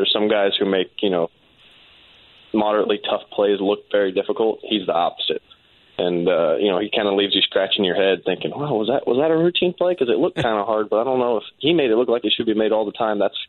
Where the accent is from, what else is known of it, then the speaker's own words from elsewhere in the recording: Long Beach, California, United States; I'm from Long Beach, so he was a stud in the area